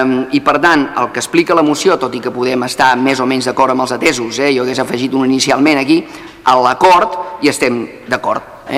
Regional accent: Vilanova i la Geltrú, Catalonia, Spain; Jo soc fill de Vilanova i la Geltrú i hi ha un abans i un després a la comarca del Garraf.

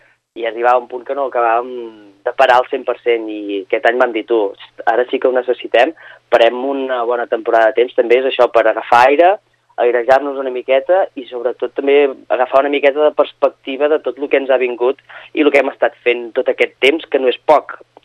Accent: Catalonia, Spain; Jo, perquè soc d'Osona, i sé que aquí hi ha molt caliu, hi ha molta vidilla musical

